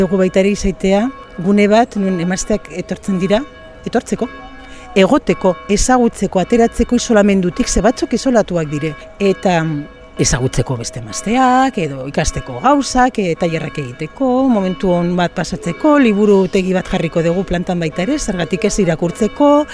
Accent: Southern Basque Country, Spain; Nik, egualdekoa naizela nahi badezu gainera jatorriz, ez?

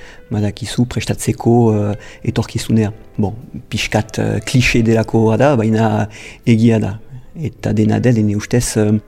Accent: Nouvelle-Aquitaine, France; also born or lived in Saint-Palais; Dona Paulen sortu nintzen eta bai handitu nintzen ere bai amikusen. Amikuse ene herrialdea da eta Donibane Lohizunen eta Ziburun lan egiten dut.

